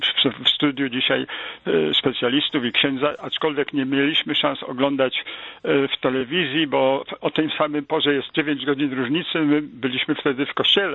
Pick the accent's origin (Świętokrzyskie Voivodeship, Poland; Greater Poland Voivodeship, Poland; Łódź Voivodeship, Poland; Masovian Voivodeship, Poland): Greater Poland Voivodeship, Poland; Poznań; przypuszczam, że ponieważ ja jestem też z Poznania, jak już tutaj prawdopodobnie panowie wyczuwają